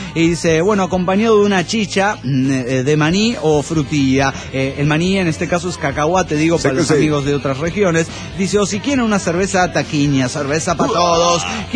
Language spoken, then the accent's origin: Spanish; Guadalajara, Jalisco, Mexico; de Guadalajara, Jalisco, México.